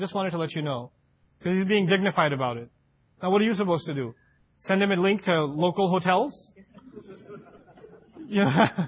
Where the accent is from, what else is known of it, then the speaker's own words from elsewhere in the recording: New York, United States; I come from New York. When you see a stranger, you like get ready to run the other way